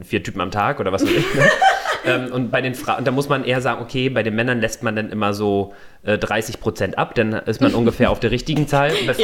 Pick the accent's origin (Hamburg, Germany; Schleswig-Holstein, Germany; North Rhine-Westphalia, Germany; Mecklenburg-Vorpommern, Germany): Mecklenburg-Vorpommern, Germany; ich bin Mecklenburger